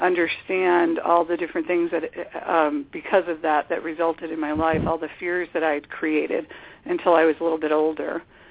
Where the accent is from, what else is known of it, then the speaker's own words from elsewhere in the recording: Chicago, Illinois, United States; Well, I grew up in Chicago, Illinois, on the northwest side, and I attended local schools until high school.